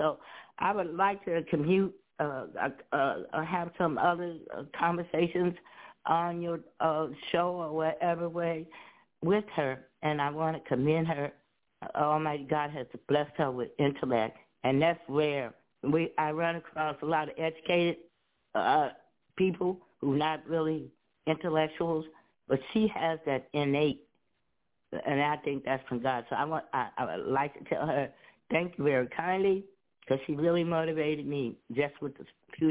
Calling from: Chicago, Illinois, United States; I'm calling from Chicago.

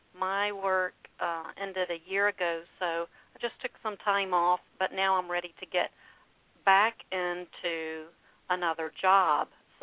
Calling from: Atlanta, Georgia, United States; Atlanta. Georgia.

